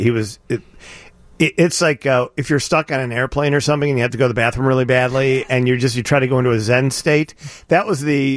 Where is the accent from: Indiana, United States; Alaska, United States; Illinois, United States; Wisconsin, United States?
Illinois, United States; Chicago; I'm from Chicago.